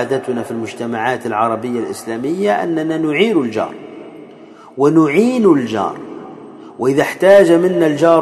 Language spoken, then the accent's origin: Arabic; Tunisia; وكما يقال عندنا في تونس